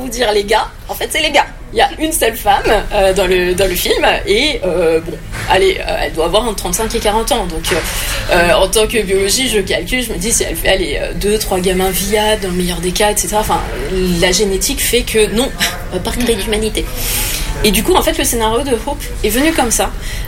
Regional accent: Auvergne-Rhône-Alpes, France; Je viens de Savoie, donc la figure de la montagne, vraiment la roche, la végétation, les animaux, très protecteurs, très cocon.

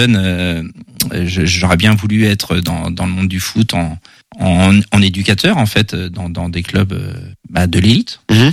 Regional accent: Trélazé, Pays de la Loire, France; now in Cornet, France; j'ai toujours habité dans la région angevine, effectivement, à Trélazé pendant 40 ans et depuis maintenant quelques années sur Cornet.

